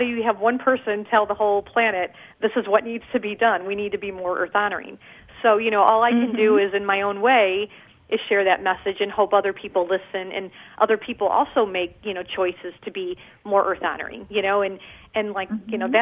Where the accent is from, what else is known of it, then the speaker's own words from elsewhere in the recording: Midwest, United States; I'm from the Midwest, so I've never been to South America.